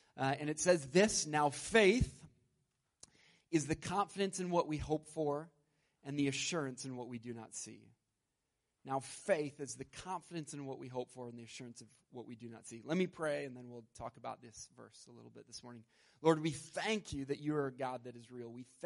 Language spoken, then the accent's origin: English; Spruce Grove, Alberta, Canada; I grew up in Spruce Grove, just down the road from here, in an NAB church.